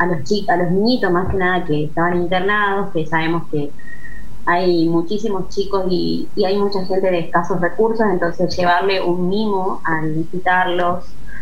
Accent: Salta, Argentina; apenas llegué a esta ciudad porque yo soy de Salta

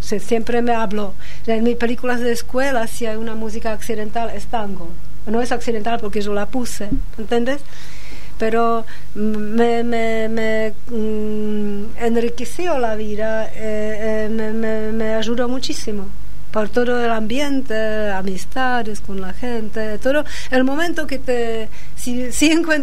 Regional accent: Prague, Czechia; Spanish is a second language; porque yo tengo acento en mi español y la gente te dice inmediatamente, ¿dónde sos vos? Cuando yo digo, yo soy de Praga

